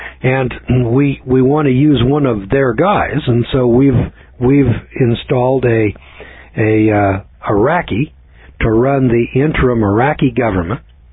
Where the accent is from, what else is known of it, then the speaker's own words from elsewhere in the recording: United States; because I'm an American.